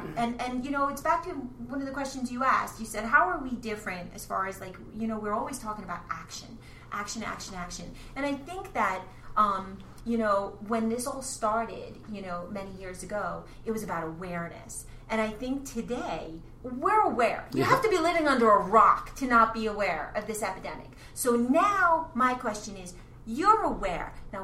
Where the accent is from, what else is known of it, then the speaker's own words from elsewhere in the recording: New Jersey, United States; Now, I'm from New Jersey, and it was the first state that mandated flu vaccines for children entering school.